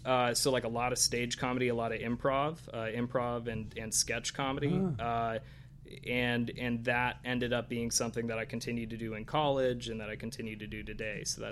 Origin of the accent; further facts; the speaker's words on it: Upland, California, United States; I grew up in Upland, which is about an hour mm-hmm. east of here.